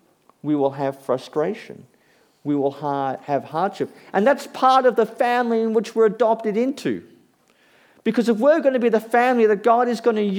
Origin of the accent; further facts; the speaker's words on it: Queensland, Australia; I'm a Queenslander, so I have no idea what these words mean.